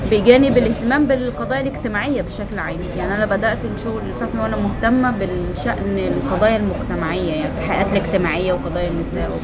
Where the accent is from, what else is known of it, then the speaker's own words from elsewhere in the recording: Cairo, Cairo Governorate, Egypt; اتولدت وكبرت في القاهرة.